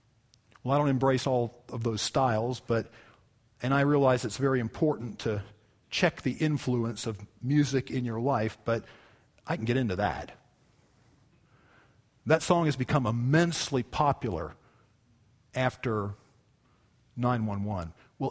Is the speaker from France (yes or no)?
no; United States; But I am never going to apologize for being an American.